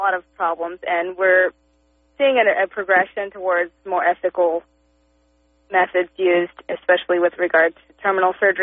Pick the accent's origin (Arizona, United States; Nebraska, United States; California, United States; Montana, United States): California, United States; Santa Monica; also born or lived in Malibu; Well, that was in Malibu. My dad lives in Malibu, and I grew up in Santa Monica, my mom's place.